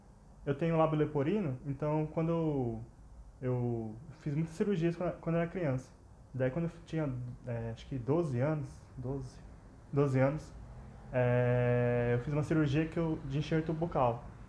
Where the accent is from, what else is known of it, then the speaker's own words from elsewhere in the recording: Guarulhos, São Paulo, Brazil; É, eu sou de Guarulhos.